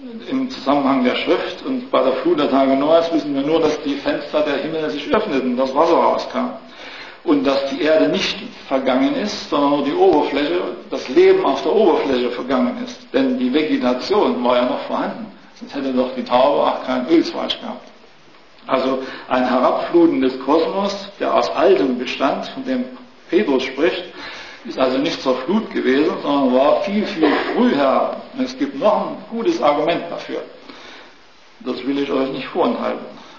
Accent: East Germany, Germany; Also ich kenne das noch aus meiner Kindheit in der DDR.

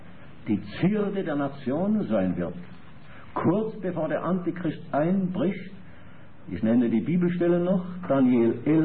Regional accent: Switzerland; Ich als Schweizer darf ja ganz bescheiden fragen, euch deutsche Geschwister

